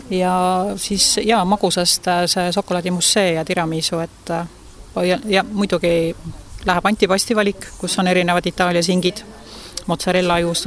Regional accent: Saare County, Estonia; kasutada siis meie kodusaare kohalike tooraineid.

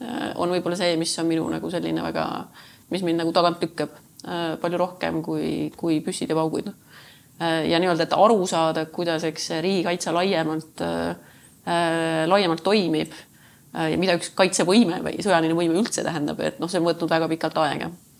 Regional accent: Saare County, Estonia; ma olen Saaremalt, et ma olen Saarelt ja siis see peale, et see on Eestis. et ikkagi ütleme see, et minu identiteet või see, kes ma olen, on ikkagi väga palju seotud Saaremaga.

